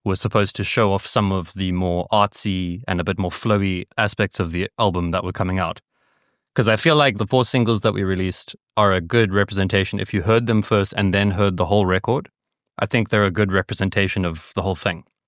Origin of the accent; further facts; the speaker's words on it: Cape Town, Western Cape, South Africa; Because the three of us are the same age. We're all born in 96. We've raised from Durban, Steve is from Joburg, and I'm from Cape Town.